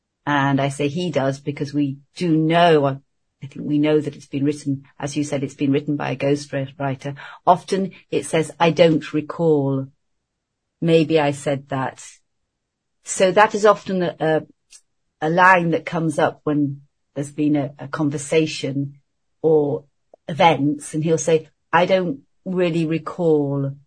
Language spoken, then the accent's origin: English; United Kingdom; It's the identity of who we are as the British.